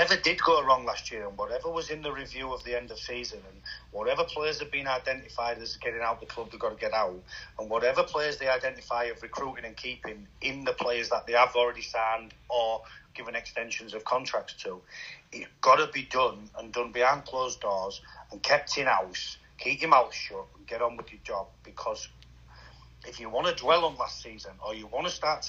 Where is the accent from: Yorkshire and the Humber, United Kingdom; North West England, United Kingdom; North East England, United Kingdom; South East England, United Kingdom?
Yorkshire and the Humber, United Kingdom; Hull; I'm from Hull. I want to see them both at the top of the league.